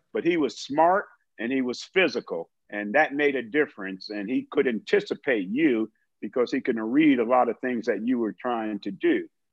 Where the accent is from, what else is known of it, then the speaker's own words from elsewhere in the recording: New Jersey, United States; every time we played the Giants, I'm from Jersey.